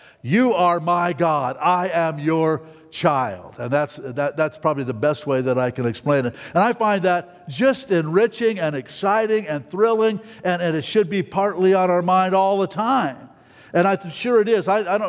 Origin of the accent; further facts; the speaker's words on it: Reno, Nevada, United States; where I grew up in Reno, the Sierra Nevadas, those are mountains. We know what mountains are.